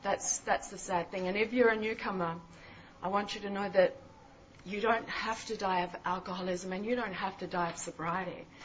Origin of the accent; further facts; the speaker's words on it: Mullumbimby, New South Wales, Australia; I've been here a year, and I was from Byron Bay, Mullumbimby, up in northern New South Wales